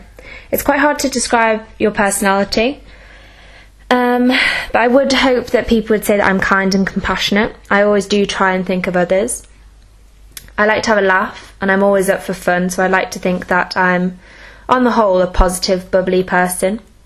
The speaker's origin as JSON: {"language": "English", "town": "Heswall", "region": "North West England", "country": "United Kingdom", "tie": "born or raised there", "said": "The nearest cities to my town, which is called Heswall, are Chester and Liverpool. I'm English, but have Irish descent from both my mother and father, which is quite obvious by my incredibly Irish surname."}